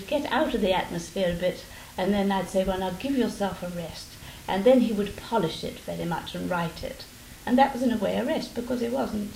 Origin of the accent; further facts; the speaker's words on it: Eltham, London, United Kingdom; Well, I was brought up in Eltham. And in those days it was quite a delightful little village.